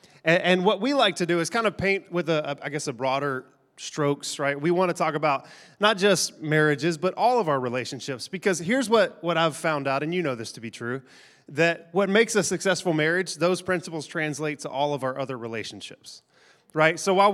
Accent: Diana, Texas, United States; So Shelly and I, we grew up in Diana, just north of Longview.

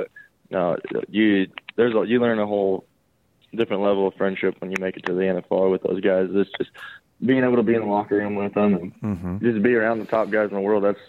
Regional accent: Canby, United States; Great to get in contact with my hometown.

